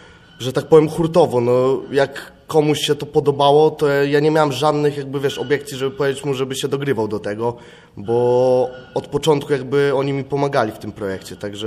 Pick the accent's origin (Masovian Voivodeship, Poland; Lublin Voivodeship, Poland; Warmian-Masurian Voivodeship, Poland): Warmian-Masurian Voivodeship, Poland; a jakby jestem z Mazur, więc ten klimat jest mniej więcej bardzo podobny.